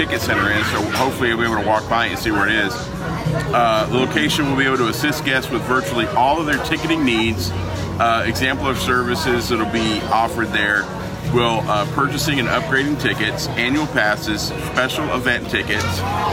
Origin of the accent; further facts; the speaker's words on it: the South, United States; I was raised in the South, y'all.